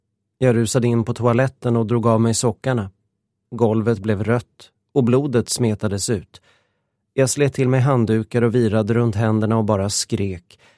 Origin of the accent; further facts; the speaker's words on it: Lidköping, Västra Götaland County, Sweden; Jag var 17 år och gick nu på gymnasiet i min hemstad Lidköping.